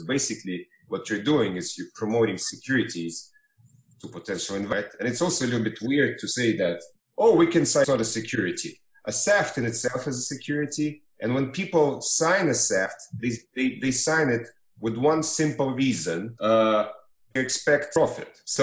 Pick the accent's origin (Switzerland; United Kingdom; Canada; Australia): Switzerland; also born or lived in New York; now in Miami, United States; in Miami, and my background is banking and also building technology for banks. I grew up in Switzerland, but I'm and also New York, and back to the U.S. 5 years ago. And my ancestors were Russian aristocrats and also Ashkenazi Jews.